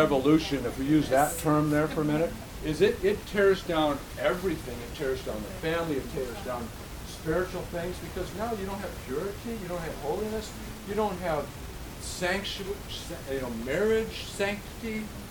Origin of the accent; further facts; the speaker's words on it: Flint, Michigan, United States; They look at the fact that I was born in Michigan, in Flint, Michigan. I was raised there.